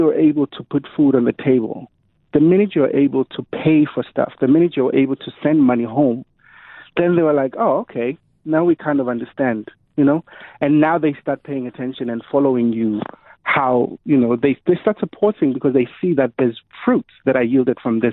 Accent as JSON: {"language": "English", "town": "Soshanguve", "region": "Gauteng", "country": "South Africa", "tie": "born or raised there", "said": "where I grew up in Soshanguve in Pretoria, and there were no celebrities"}